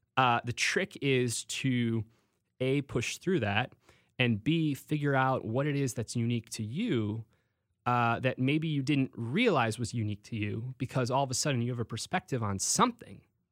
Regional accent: Homer Glen, Illinois, United States; I grew up in the southwest suburbs, fairly close to you, actually. I grew up in Homer Glen.

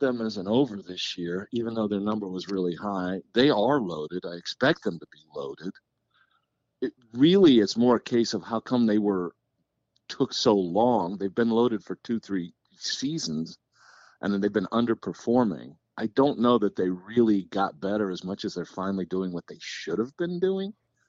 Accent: Washington, United States; I was always a Red Sox fan, but I grew up in Washington.

